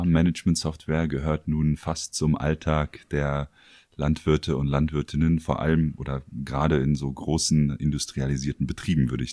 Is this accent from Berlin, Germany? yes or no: yes; Berlin, Germany; für mich selbst als Berliner